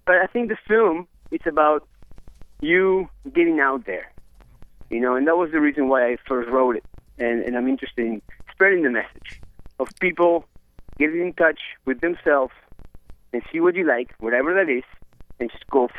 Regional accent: Uruguay; English is a second language; now in Los Angeles, United States; I am from Uruguay originally. That's why my accent. But I've been here 20 years

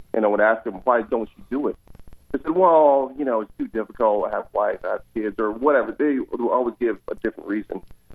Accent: Texas, United States; I wish I was, though, but because I'm actually from Texas. I went to school in the University of Texas.

